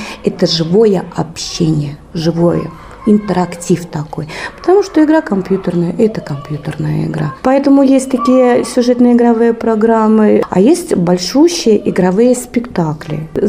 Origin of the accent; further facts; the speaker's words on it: Vitebsk Region, Belarus; born there; now in Novopolotsk, Belarus; Родилась я в Лепельском районе, это моя малая родина, но когда я приехала в Новополоцк